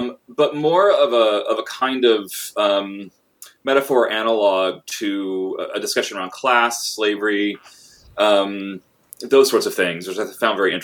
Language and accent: English; Texas, United States; now in Portland, United States; Well, I've been in Portland, Oregon for quite some time, but I'm originally from Texas.